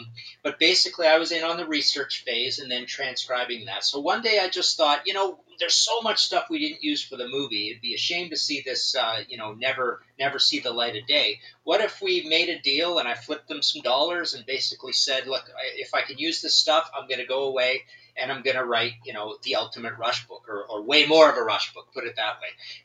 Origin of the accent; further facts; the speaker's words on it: Western Canada, Canada; the suburbs of Toronto are just like where I grew up, which was a small town out west, which literally the houses all look the same.